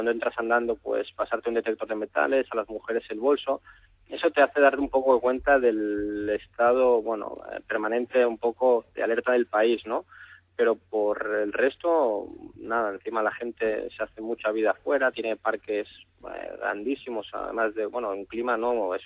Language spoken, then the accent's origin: Spanish; Barcelona, Catalonia, Spain; yo soy de Barcelona